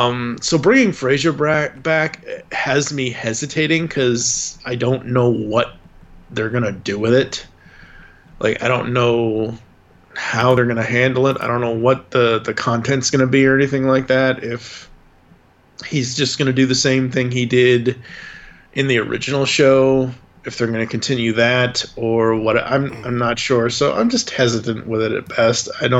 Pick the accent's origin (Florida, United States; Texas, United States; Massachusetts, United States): Massachusetts, United States; Growing up in Massachusetts, and it's not just because it's a Massachusetts thing, but it kind of is.